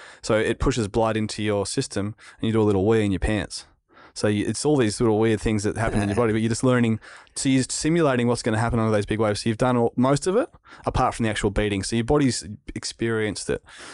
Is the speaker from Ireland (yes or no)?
no; Narrabeen, New South Wales, Australia; Yeah, like I grew up in Narrabeen. Damien Hardman was in my street. He was a world champion surfer.